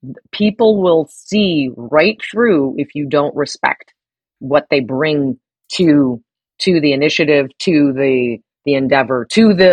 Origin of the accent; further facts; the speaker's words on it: United States; And then when I go to the country, and I'm speaking as an American, I don't go to the French and say, well, you know, that's not how we do it in the US, right?